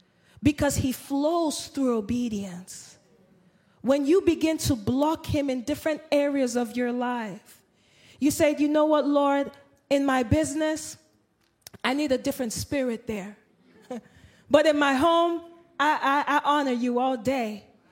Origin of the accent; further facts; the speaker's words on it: Nigeria; I'm Nigerian, right? I grew up in a Nigerian household.